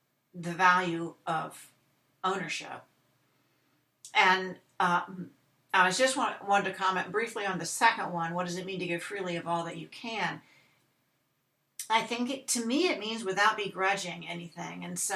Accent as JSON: {"language": "English", "region": "Florida", "country": "United States", "said": "because I'm from Florida and people do own the beach if they live on it."}